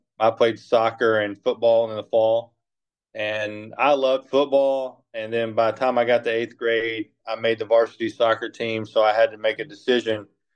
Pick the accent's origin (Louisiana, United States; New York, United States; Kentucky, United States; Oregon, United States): Kentucky, United States; Owensboro; born there; Well, I was born in Owensboro, Kentucky, little old town in Kentucky, about 70,000.